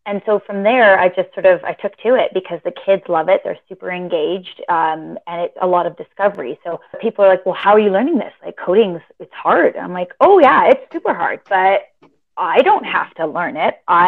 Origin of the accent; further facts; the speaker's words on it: Alberta, Canada; I'm from Alberta, so it's one of the bands out here, one of the groups.